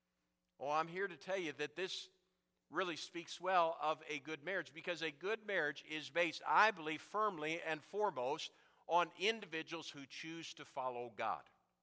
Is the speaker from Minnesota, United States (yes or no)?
yes; New Ulm, Minnesota, United States; I can remember as a teenager growing up in New Ulm, Minnesota.